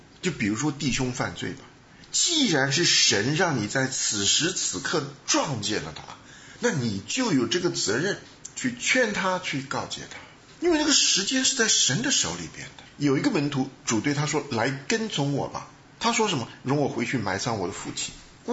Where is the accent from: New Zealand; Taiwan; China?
China; 我们中国人无论你从哪里来的